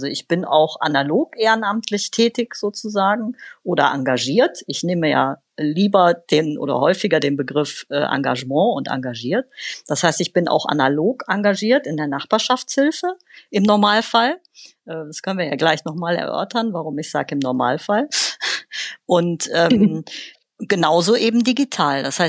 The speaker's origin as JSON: {"language": "German", "region": "Rhineland", "country": "Germany", "tie": "born there", "said": "Zum einen bin ich ja gebürtige Rheinländerin und hier im Rheinland sagt man zu allem Gedöns."}